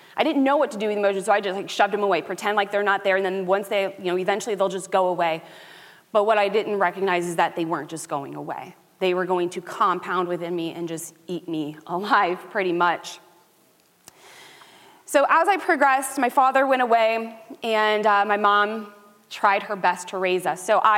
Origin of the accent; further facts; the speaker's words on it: Norwalk, Ohio, United States; also born or lived in Delphi; So I was born and raised here in Huron County. I was actually born first. I lived in Delphi, so right between Willard and Greenwich. It's where I lived. I went to South Central up until fourth grade, and then we moved to Norwalk.